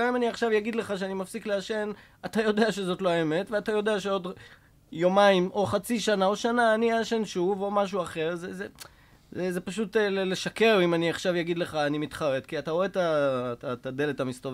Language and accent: Hebrew; Safed, Northern District, Israel; born there; אני נולדתי בצפת, בא מבית חרדי, סביבות גיל 15 ביצעתי את ההתנתקות הסופית מהעולם החרדי ומהמשפחה ועברתי להיות עצמאי